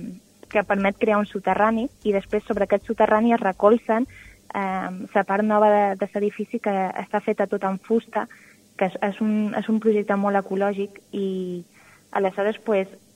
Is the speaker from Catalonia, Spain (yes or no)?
no; Formentera, Balearic Islands, Spain; m'estimava molt per ser de Formentera i, tot i que jo estava estudiant a Barcelona, pues, tenia ganes de tornar a fer o treballar, no?, en la meva illa.